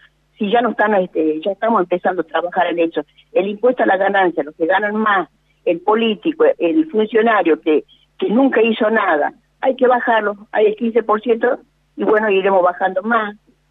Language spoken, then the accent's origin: Spanish; Jujuy, Argentina; Los que somos jujeños conocemos muy bien a ellos, ¿no?